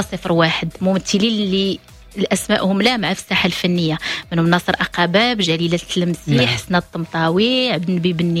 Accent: Morocco; وهذا فخر لنا احنا كمغاربة.

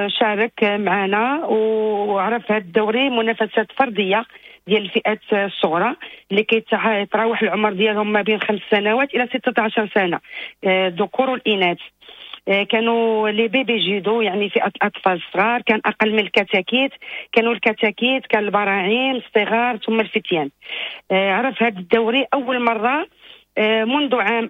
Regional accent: Marrakesh, Marrakesh-Safi, Morocco

